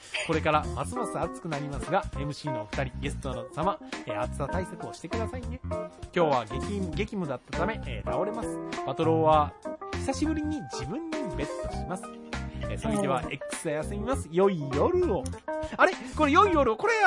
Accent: Kagawa, Japan; 俺香川県出身なので、どちらかというと鬼川です。

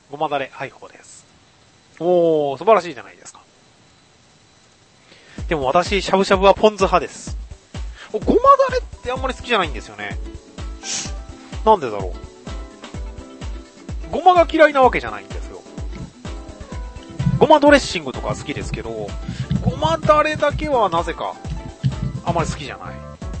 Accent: Kanto, Japan; 個人的には関東で育ったことから

